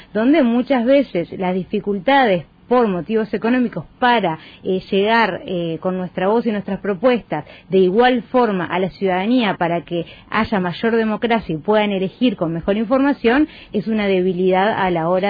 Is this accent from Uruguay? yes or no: yes; Uruguay; es algo que nos tiene que enorgullecer como uruguayos y uruguayas